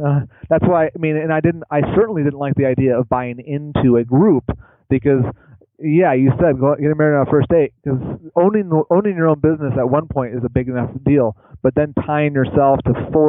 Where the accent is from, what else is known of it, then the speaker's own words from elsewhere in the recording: Grand Rapids, Michigan, United States; now in Kansas City, United States; No, I'm actually from Grand Rapids, Michigan. I met my wife up in Iowa at a small school, and she's from here, so now I'm from here.